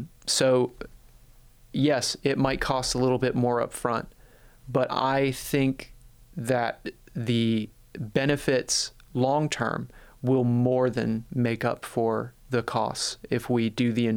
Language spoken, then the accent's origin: English; North Carolina, United States; So I grew up in North Carolina, running around the woods of North and South Carolina with my grandfather.